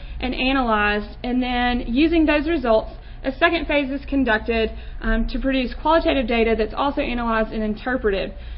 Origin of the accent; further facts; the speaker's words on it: Southeast, United States; knowing that I'm from the Southeast as well.